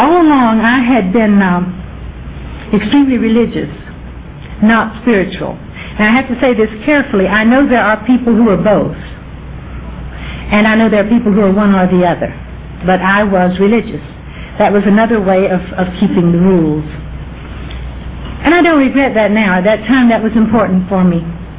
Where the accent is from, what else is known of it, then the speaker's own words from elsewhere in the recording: Deep South, United States; And when I'm this far from the Deep South, I have to explain a little bit about pride. At least women of my generation in the Deep South were given a particular kind of upbringing.